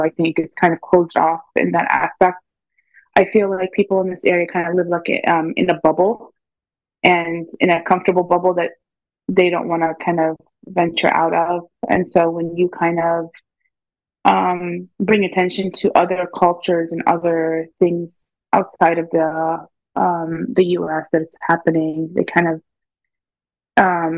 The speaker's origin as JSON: {"language": "English", "country": "Palestine", "said": "So usually I always kid by saying, \"Oh, I'm from Ocean City,\" but they're like, \"Where are you from?\" Like, \"Where are you really from?\" I'm like, and then when I used to say I'm from Palestine, they were like"}